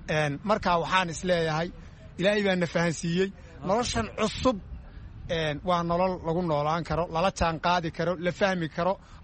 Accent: Birqod, Somali Region, Ethiopia; waxaan ka imid gobolka Jarar degmada Birqood qabalaha Baka.

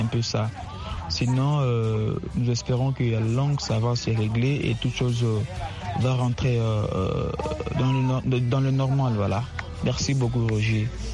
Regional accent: DR Congo; chez nous en RDC

